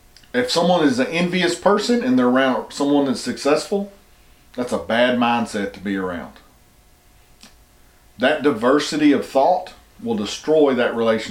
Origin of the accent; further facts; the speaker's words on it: the South, United States; since I'm white, and especially since I'm male, and since I'm from the South